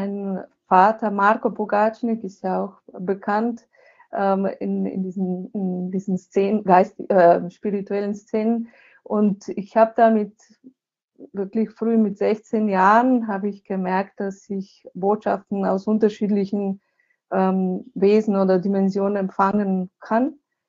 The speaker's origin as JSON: {"language": "German", "country": "Slovenia", "tie": "born or raised there", "also_born_or_lived": "Switzerland / Germany", "second_language": "German", "said": "ich bin ja Slowenin, bin hier aufgewachsen, habe dann eine Weile in der Schweiz und in Deutschland gelebt, aber jetzt lebe ich hier mit meiner Familie, mit meinem Mann. Wir leben hier in Slowenien."}